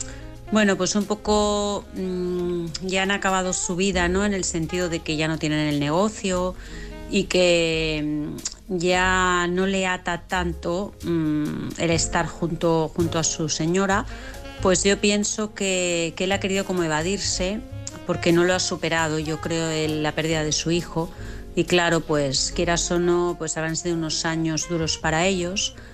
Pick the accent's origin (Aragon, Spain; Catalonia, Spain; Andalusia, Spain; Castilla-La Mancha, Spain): Catalonia, Spain; Vilassar de Mar; de bueno, siempre os digo de Barcelona, pero realmente soy de Vilassar de Mar, de un pueblecito muy cerquita Vilassar de Barcelona.